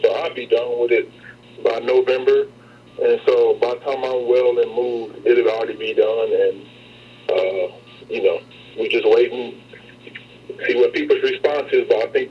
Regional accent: Kansas, United States; born there; Yep, I was born on the Kansas side, and I've been on the Missouri side for the last 8 years.

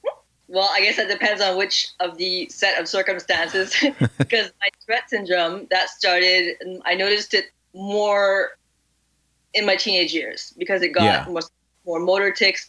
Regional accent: Canada; It just depending on like where you are in Canada, in Quebec, it's a very, you know, hate on the English, hate on the French

